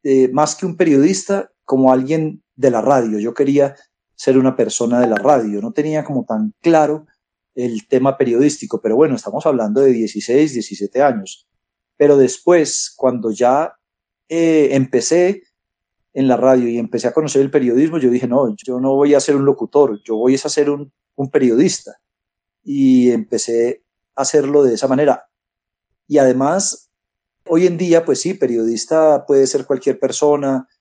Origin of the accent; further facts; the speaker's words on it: Quindío, Colombia; más recuerdos de infancia y de adolescencia en mi pueblo natal, en el Quindío